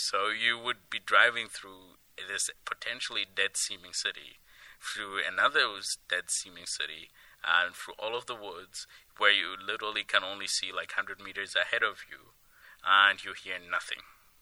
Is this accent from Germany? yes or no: yes; Dresden, Saxony, Germany; English is a second language; now in Canada; I grew up in Dresden, eastern city in Germany.